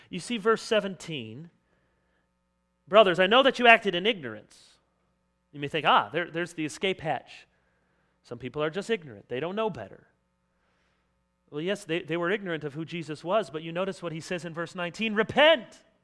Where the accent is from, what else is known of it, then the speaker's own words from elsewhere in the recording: Jenison, Michigan, United States; I said, I'm from Michigan. Oh, I heard that about Michigan. Not a lot of drugs there. I said, I don't know if that's true, but I think there probably are. Just not in my part of Jenison that I knew of.